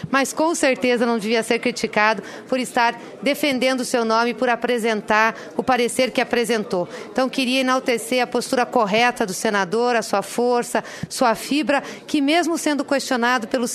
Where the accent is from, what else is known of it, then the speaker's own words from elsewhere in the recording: Paraná, Brazil; eu estou muito orgulhosa como paranaense de ter acompanhado hoje aqui